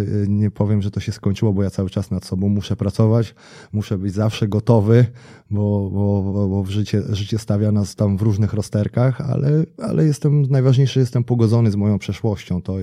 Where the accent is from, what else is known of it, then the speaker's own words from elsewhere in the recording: Nasielsk, Masovian Voivodeship, Poland; Ja pochodzę w ogóle z małej miejscowości podwarszawskiej, nazwijmy ją satelitarną, chociaż taką daleką satelitą, 50 kilometrów od Warszawy z Nasielska.